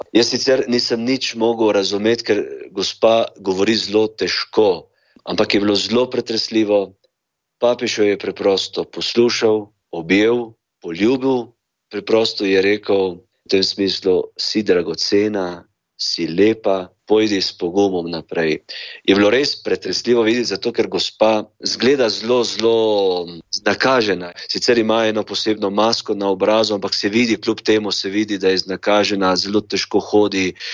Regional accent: Trbovlje, Zasavje, Slovenia; da prihajam iz Trbovelj, iz Zasavja.

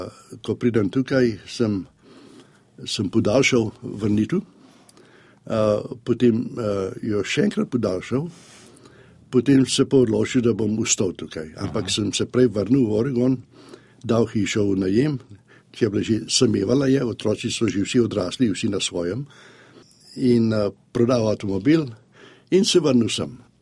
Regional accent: Domžale, Central Slovenia, Slovenia; born there; moved away; also born or lived in New York; Rojen sem v Domžalah. Leta 1949 smo prišli v New York preko taborišč na Koroškem in na Štajerskem od 45. do 49. leta. Preselil sem se iz New Yorka na zapad

